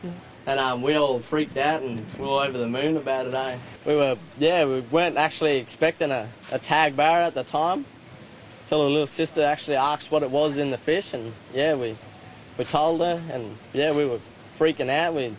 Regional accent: Katherine, Northern Territory, Australia; We're from Katherine, only a small town. Mum's from Kakadu, and Dad's from Queensland. We've been growing up in Katherine for, I think, 28 years now.

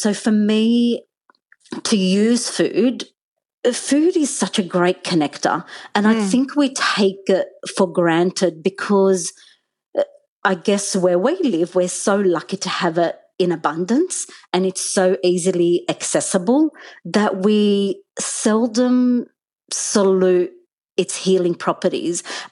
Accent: Australia; as a grown-up who was born and brought up in Australia, if I'm kind of questioning my belonging and if I'm kind of still at this age trying to prove my worth of belonging in Australian society

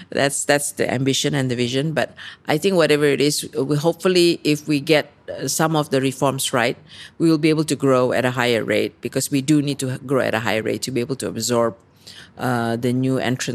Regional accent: Canberra, Australian Capital Territory, Australia; English is a second language; I'm a Australian primary school, high school, university alumni.

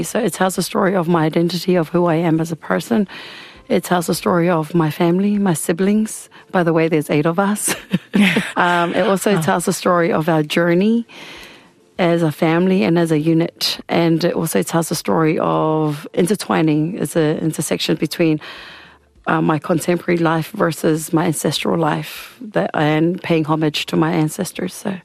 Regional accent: Samoa; I really, really enjoyed growing up in Samoa.

